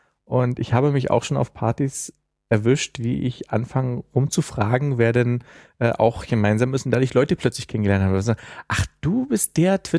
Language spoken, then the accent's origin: German; Berlin, Germany; Ich mich auch als Berliner.